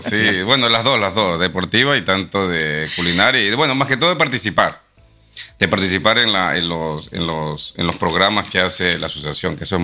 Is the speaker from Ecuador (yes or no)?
yes; Ecuador; Yo que soy de Ecuador